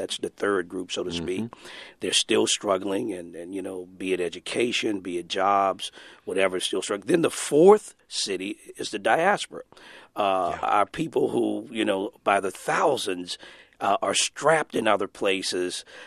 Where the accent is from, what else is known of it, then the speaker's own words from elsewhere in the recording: Louisiana, United States; I was born in the St. Bernard House Development, but my formative years were in Central City, so I know about that neighborhood.